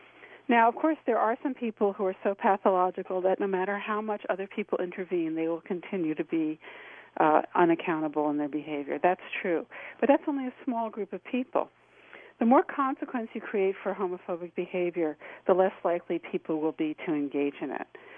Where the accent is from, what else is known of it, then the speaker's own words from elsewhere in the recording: New York, United States; You know, growing up in New York, if somebody was beating up his wife in an apartment